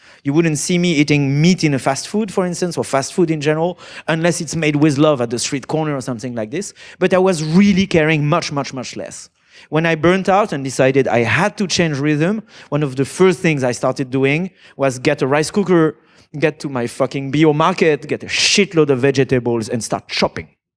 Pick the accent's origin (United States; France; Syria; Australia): France; English is a second language; I love food, you know, and I come from France